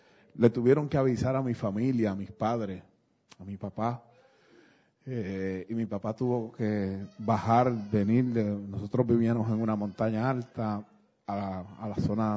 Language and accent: Spanish; Ponce, Puerto Rico; a la edad de 17, 18 años, una noche empecé, eran como la 1 de la mañana en mi pueblo, Ponce, Puerto Rico